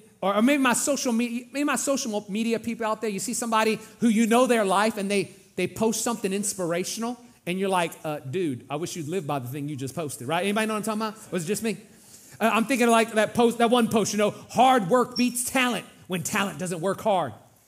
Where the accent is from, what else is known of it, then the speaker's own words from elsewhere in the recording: Louisiana, United States; now in Katy, United States; And you know, I grew up in Louisiana and they're serious about their sports. Then I moved here to Katy and y'all crazy.